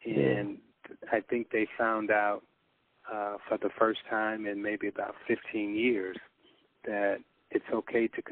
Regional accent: Chicago, Illinois, United States; Well, Chicago, you know, I'm from Chicago

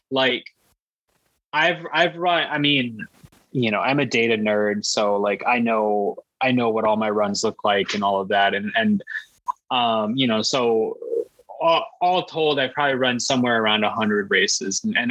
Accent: Chicago, Illinois, United States; we talked at the start of the call about, like, growing up in Chicago, what Chicago's like.

